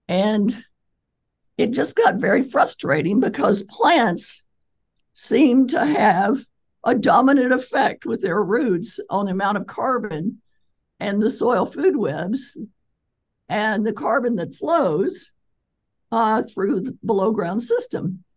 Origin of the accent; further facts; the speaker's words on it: East Coast, United States; I had a postdoc in Southern California, and I was from the East Coast, where there are lots of trees and forest, and I loved that.